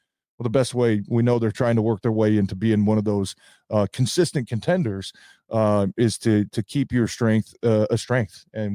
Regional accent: Detroit, Michigan, United States; a lot of us, you know, older guys now growing up in Detroit always came with a bad rap

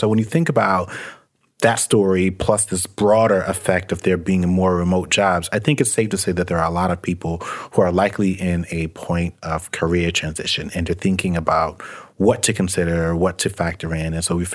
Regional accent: Atlanta, Georgia, United States; also born or lived in New York City area; When I was younger, we moved from the New York City area to Atlanta, but that's pretty much it. Now, when we were in the Atlanta area, we bounced around quite a bit, just trying to find places that were affordable until we were able to get settled.

